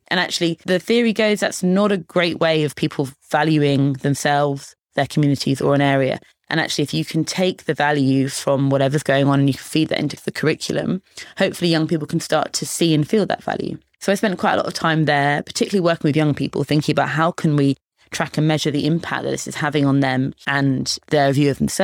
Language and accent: English; High Wycombe, South East England, United Kingdom; I spent most of my adolescence and childhood in High Wycombe, just outside High Wycombe in Buckinghamshire.